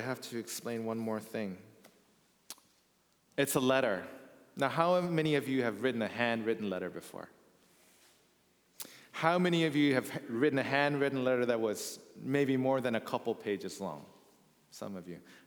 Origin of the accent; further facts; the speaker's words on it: Thailand; also born or lived in Korea; now in Canada; I was born in Korea. I grew up in Thailand, and I went to school back in Korea, and then I did my theological studies in North America at three different schools, and now I'm here in Canada.